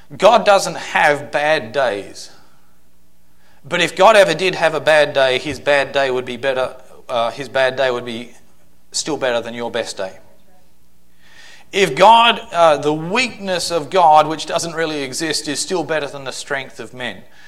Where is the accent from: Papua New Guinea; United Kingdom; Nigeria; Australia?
Australia; now in United States; My birthday, by coincidence, I'm an Australian who was destined. I was destined to become an American.